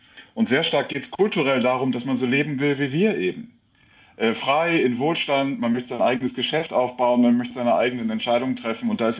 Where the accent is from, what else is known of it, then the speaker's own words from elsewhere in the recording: Germany; Wir Deutschen müssen, glaube ich, ein Verständnis dafür entwickeln